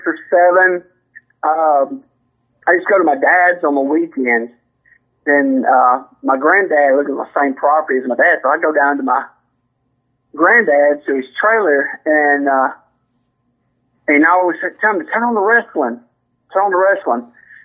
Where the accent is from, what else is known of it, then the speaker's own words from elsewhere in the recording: Mount Juliet, Tennessee, United States; Yeah, I was born and raised in Mount Juliet.